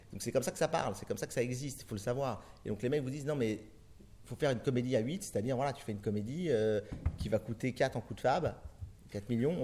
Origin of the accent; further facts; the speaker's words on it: Paris, Île-de-France, France; born there; moi j'ai adoré Paris, moi je suis né à Paris, enfin je suis breton mais je suis né à Paris.